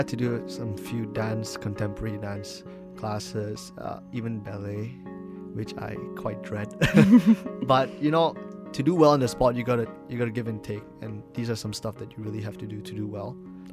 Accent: Malaysia; I'm coming from Malaysia and we don't know much about the sport.

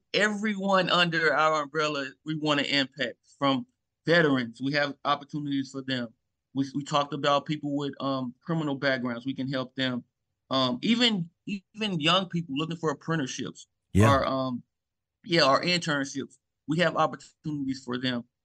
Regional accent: Memphis, Tennessee, United States; So I'm originally born and raised in Memphis, Tennessee.

